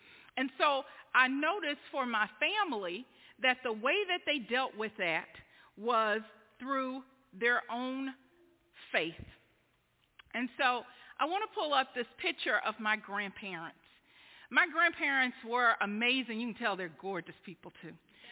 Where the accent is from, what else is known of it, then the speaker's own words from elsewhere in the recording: Shreveport, Louisiana, United States; So I grew up in Shreveport, Louisiana.